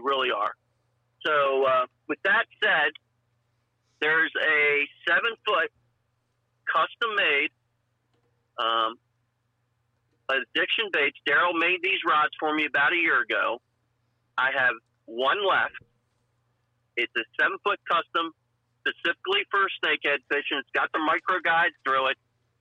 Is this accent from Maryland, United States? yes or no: yes; Maryland, United States; You know, I grew up in Maryland, stayed in Maryland, and I'm going to retire in Maryland somewhere.